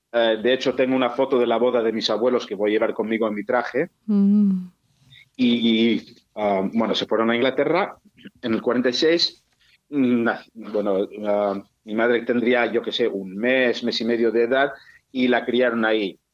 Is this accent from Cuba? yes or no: no; Balearic Islands, Spain; Mi madre me contaba muchas historias de mi infancia aquí en Mallorca.